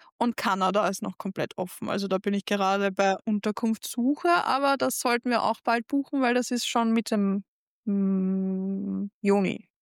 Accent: Austria; Als Österreicherin

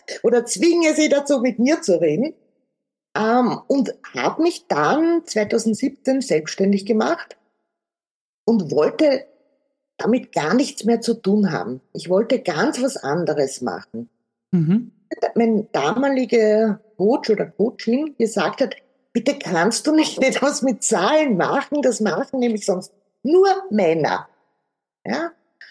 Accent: Vienna, Austria; also ich habe ganz klassisch Betriebswirtschaft studiert hier in Wien, also ich bin ja auch aus Wien und lebe hier

